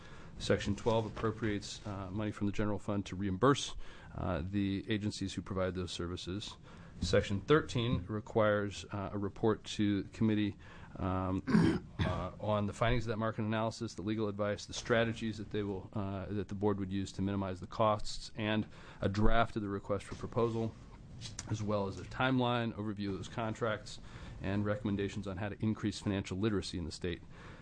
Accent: Beaverton, Oregon, United States; from Beaverton.

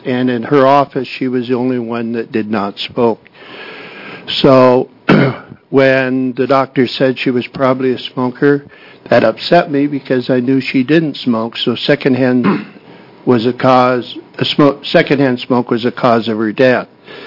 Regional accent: Albany, Oregon, United States; I'm from Albany, Oregon, Linn County.

